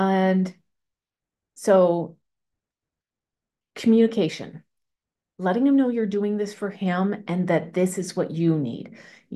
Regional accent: Canada; So I can't believe I just said y'all. Remember, I'm from Canada.

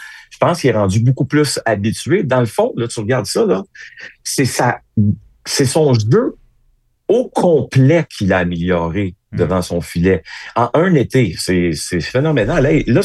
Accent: Quebec, Canada; Mais qu'est-ce que tu veux, je suis Québécois, moi, prendre pour un club de Toronto, je trouve ça très difficile.

